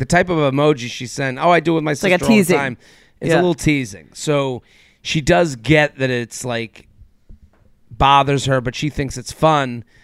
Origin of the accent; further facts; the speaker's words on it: Midwest, United States; I'm from the Midwest. This is not my lingo.